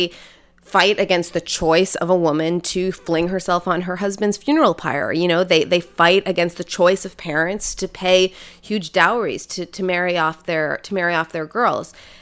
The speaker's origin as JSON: {"language": "English", "country": "United States", "said": "it's interesting when you go there as an American feminist"}